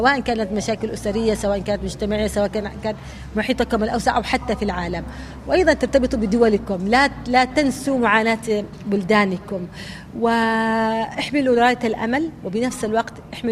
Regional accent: Yemen; أنا كامرأة وأنا كيمنية

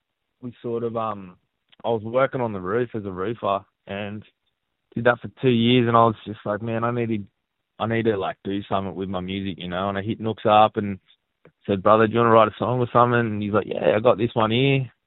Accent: Coffs Harbour, New South Wales, Australia; My mob's Wubangi up in North Coast of New South Wales. I'm from Coffs Harbour originally, but I live in Yemen now, Yagil country. Yeah, I've grown up in the North Coast my whole life

